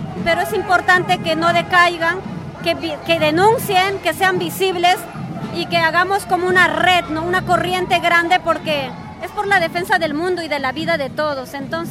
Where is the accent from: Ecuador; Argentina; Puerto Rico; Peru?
Peru; Ayacucho; soy indígena quechua de Ayacucho, de aquí de Perú.